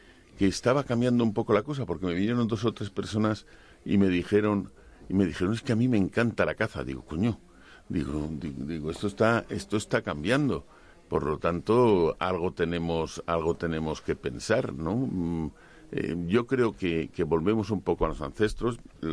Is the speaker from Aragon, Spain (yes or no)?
no; Catalonia, Spain; bueno, ya me sabéis que soy catalán